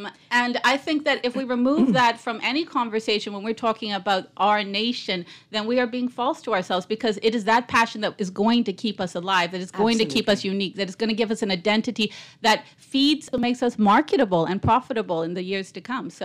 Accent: Gambier, New Providence, Bahamas; now in Adelaide, Bahamas; Yes, I am a Bahamian born at Princess Margaret Hospital. I grew up in Gambier. I now live in Adelaide on the Mayless Farm.

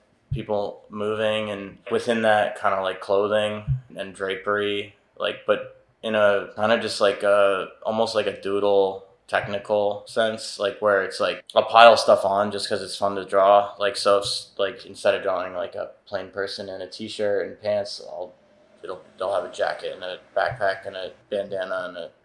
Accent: Massachusetts, United States; now in Miami, United States; I'm from Berkshire County, Western Mass, kind of countryside, small towns.

